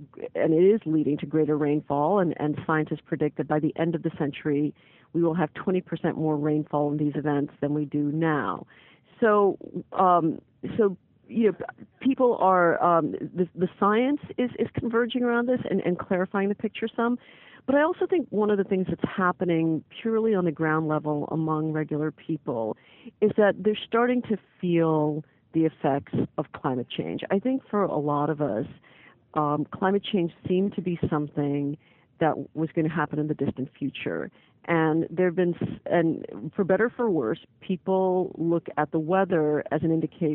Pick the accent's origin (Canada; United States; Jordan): United States; Louisiana; and I grew up in Louisiana, which is very prone to hurricanes